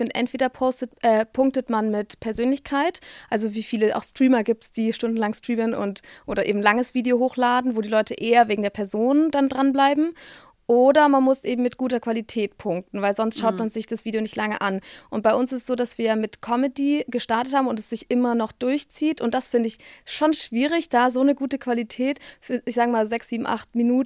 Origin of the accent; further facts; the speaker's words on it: Baden-Württemberg, Germany; wir kommen ja aus dem Schwabenland